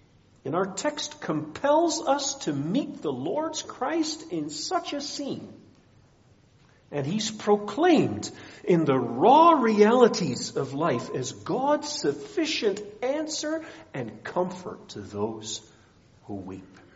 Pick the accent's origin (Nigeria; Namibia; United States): Nigeria; I often tell the story of growing up in Nigeria as a child. 50% of children there died before their first birthday.